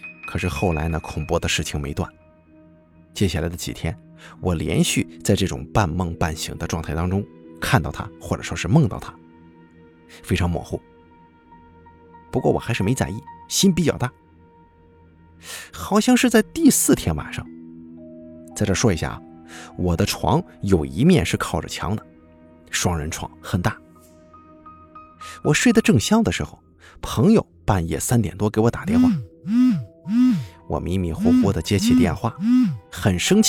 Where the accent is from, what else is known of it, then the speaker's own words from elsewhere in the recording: Shanxi, China; also born or lived in Henan; 我是女孩，老家是河南的，现在住在山西。从小呢，我就跟着父母在山西长大上学，所以说山西也是我的第二个故乡。